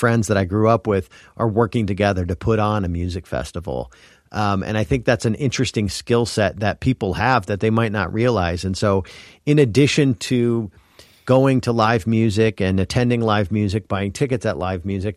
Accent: Brookings, South Dakota, United States; We're doing it in my hometown in Brookings, South Dakota.

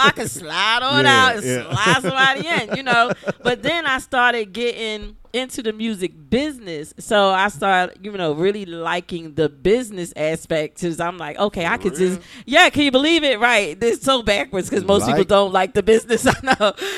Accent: Atlantic City, New Jersey, United States; I am originally from Atlantic City, New Jersey.

